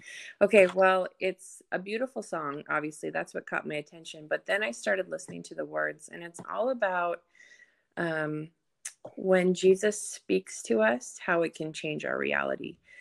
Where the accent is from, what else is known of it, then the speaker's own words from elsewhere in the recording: North Dakota, United States; also born or lived in Sacramento, United States; And before that, we lived in Sacramento, but I was born and raised in North Dakota.